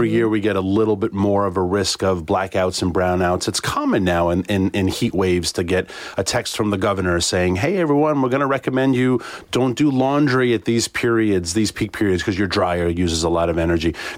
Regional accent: New York City, New York, United States; I grew up here in New York City.

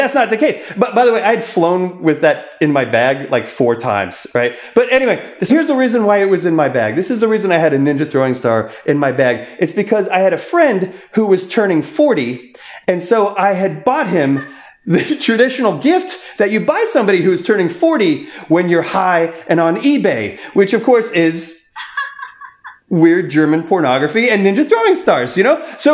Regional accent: Canada; a poor immigrant boy. I'm from Canada.

